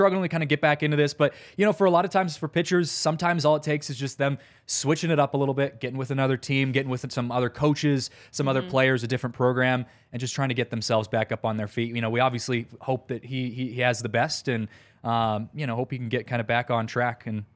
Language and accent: English; Seattle, Washington, United States; growing up in Seattle, going to a lot of Mariners games